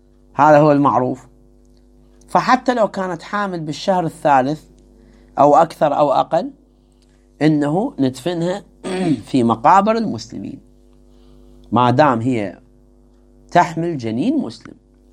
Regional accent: Baghdad, Baghdad Governorate, Iraq; وشفتها أنا في مقبرة عندنا في بغداد

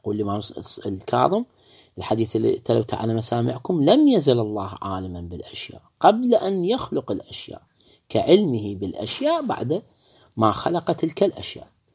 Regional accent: Iraq; يعني ذولا متواجدين طبعا عندنا بالعراق

